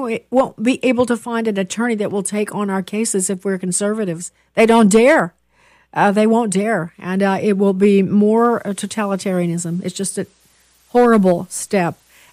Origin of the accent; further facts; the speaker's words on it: Chicago, Illinois, United States; you know that I'm from Chicago